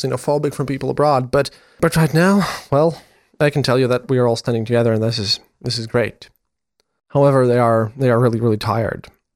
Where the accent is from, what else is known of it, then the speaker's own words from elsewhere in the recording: Latvia; English is a second language; after I told them that I'm a journalist from Latvia, I was given a free beer next to my coffee.